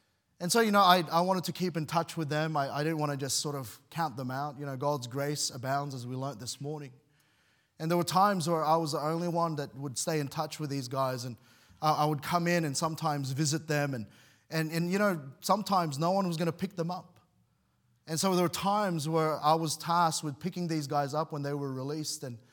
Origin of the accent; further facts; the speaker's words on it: Mount Druitt, New South Wales, Australia; I grew up in Western Sydney. And Western Sydney wasn't a genteel place when I was growing up in Western Sydney. All right, the area that I particularly grew up in was Mount Druitt. And Mount Druitt was often featured in the news for very, very wrong reasons.